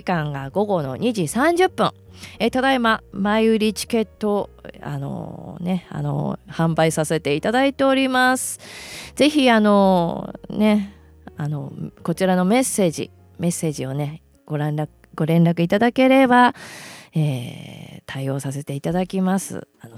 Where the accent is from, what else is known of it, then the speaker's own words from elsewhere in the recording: Gunma, Japan; 私の地元群馬会館で